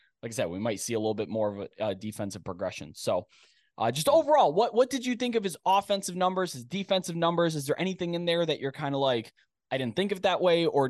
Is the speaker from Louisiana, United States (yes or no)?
no; Cleveland, Ohio, United States; accent: Cleveland; that is my Cleveland accent coming through there.